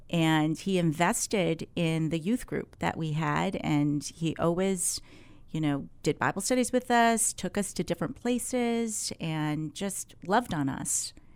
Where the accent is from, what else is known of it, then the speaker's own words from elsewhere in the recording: Fishkill, New York, United States; I grew up in a little town called Fishkill, New York. It's just north of Manhattan and south of Albany. So born and raised in Fishkill, New York.